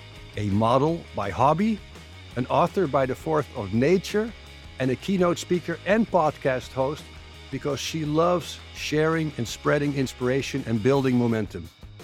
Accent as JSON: {"language": "English", "country": "Netherlands", "lives_now": "Arizona, United States", "said": "I'm your host. I'm originally from the Netherlands, happily residing in the beautiful Grand Canyon state of Arizona in the United States. I'm also known as"}